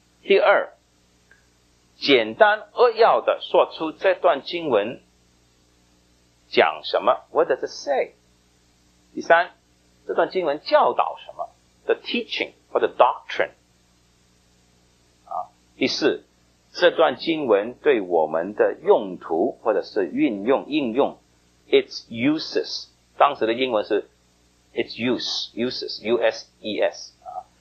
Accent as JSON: {"language": "Chinese", "region": "Guangdong", "country": "China", "said": "像我们广东人烧的那些清蒸鱼哈"}